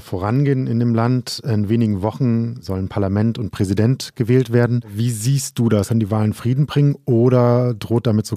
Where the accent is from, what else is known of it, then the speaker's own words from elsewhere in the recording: Düsseldorf, North Rhine-Westphalia, Germany; born there; Zumal ich als gebürtiger Düsseldorfer Helau rufen müsste